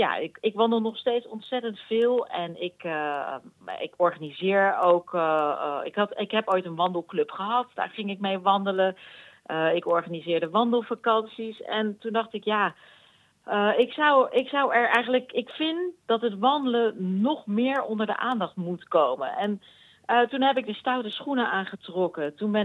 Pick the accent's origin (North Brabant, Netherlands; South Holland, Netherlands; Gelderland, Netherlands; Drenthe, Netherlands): South Holland, Netherlands; Rijswijk; Ik wandel al, nou ja, vanaf kinds af aan. Ik ben in Rijswijk opgegroeid. Mijn oma woonde in Den Haag, op de Driebergenstraat. En wij gingen dan vanuit Rijswijk naar mijn opa en oma lopen.